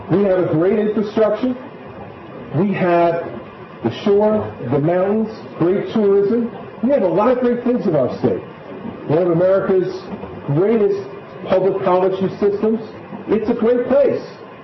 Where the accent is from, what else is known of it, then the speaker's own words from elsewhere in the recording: New Jersey, United States; I'm from Jersey, man.